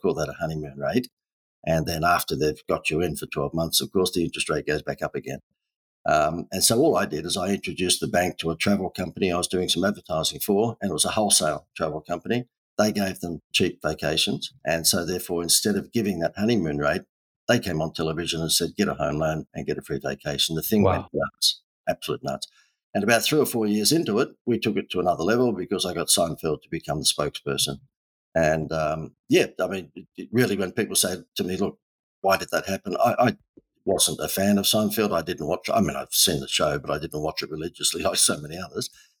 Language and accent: English; Australia; as you can tell from my accent, I'm down under.